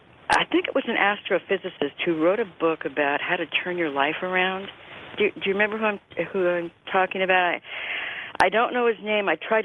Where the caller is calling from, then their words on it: California, United States; I'm about 3 miles south of San Francisco.